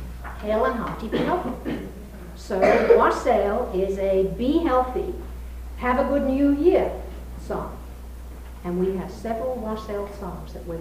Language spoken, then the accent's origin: English; England, United Kingdom; I was raised in England where we didn't have saints.